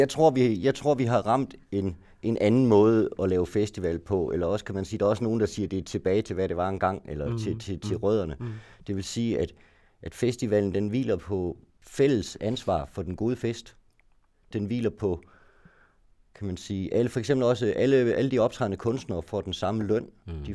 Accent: Jutland, Denmark; jeg er så jyde

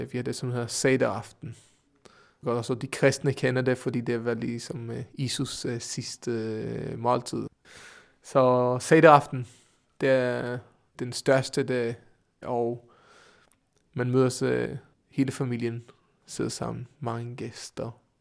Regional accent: Israel; Danish is a second language; also born or lived in Norway; now in Denmark; Nej, men jeg er født i Norge og opvokset i Israel. Jeg kom til Israel, da jeg var 3 år gammel.

